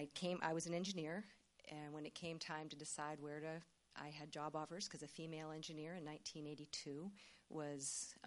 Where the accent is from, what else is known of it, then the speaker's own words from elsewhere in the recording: Pennsylvania, United States; When he talked about IUP, that's about 10 times the size of my hometown in western Pennsylvania. So I'm from a place of 2,500 people, which is completely unexposed to anything.